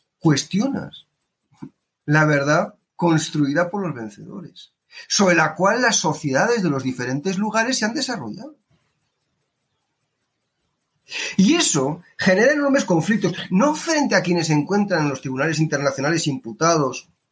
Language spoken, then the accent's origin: Spanish; Spain; now in Colombia; yo vengo de España, estamos en Colombia